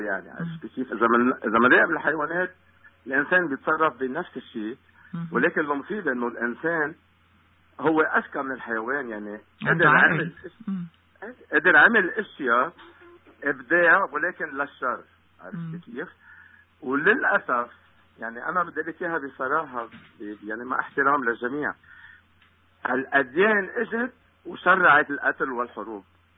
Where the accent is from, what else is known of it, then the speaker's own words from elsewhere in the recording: Lebanon; أنا لبناني، عشت الحرب كلها.